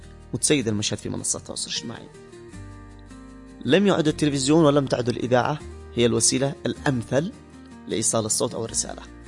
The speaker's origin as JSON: {"language": "Arabic", "country": "Yemen", "said": "إحنا كمجتمع يمني"}